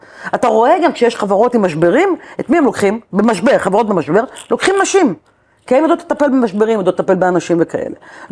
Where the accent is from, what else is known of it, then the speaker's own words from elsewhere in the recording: Ashdod, Southern District, Israel; במוצא שלי אני מרוקאית, מאשדוד, ומגיעה מהפריפריה